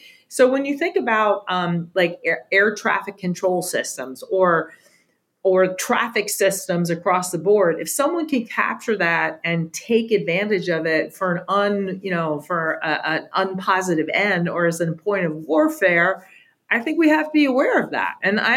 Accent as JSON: {"language": "English", "country": "United States", "said": "And I personally, as an American, would be more comfortable if there was security clearance by the people capturing that data"}